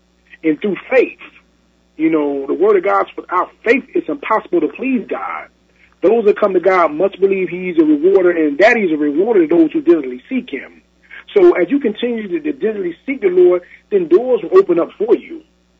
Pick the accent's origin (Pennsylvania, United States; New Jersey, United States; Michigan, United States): New Jersey, United States; Trenton; also born or lived in Sumter, South Carolina; I grew up in Trent, New Jersey, part of my life in Sumter, South Carolina.